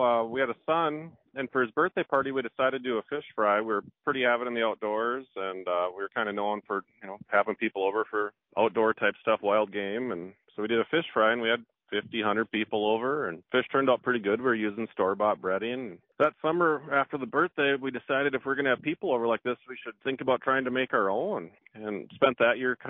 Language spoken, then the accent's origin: English; Fargo, North Dakota, United States; I'm from the Fargo area